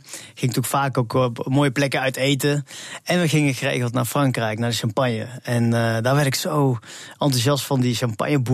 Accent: North Brabant, Netherlands; Maar het is, het is Brabants. En ook niet eens over heel Brabant kent het, maar waar ik vandaan kom noemen ze Petossi stamppot.

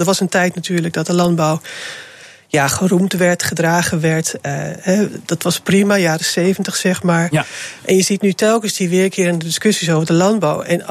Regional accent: Schiedam, South Holland, Netherlands; Ik ben geboren en getogen in Schiedam en al mijn voorvaderen die bevoeren de wereldzeeën.

